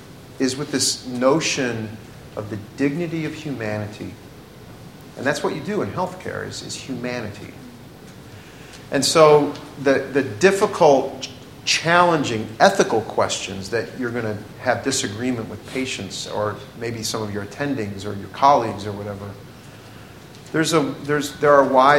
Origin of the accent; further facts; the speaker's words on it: United States; I hate to say this to you Americans, but I'm an American.